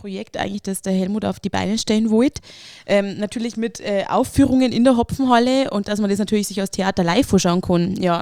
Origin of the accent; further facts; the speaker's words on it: Bavaria, Germany; wenn man sich ihn halt vorstellt sozusagen, als Bayer, den Himmel.